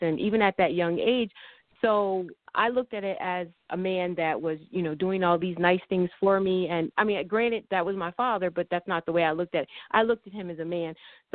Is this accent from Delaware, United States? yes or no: yes; Delaware, United States; I am living in Delaware. I was born and raised in Delaware. I'm pretty much a country girl.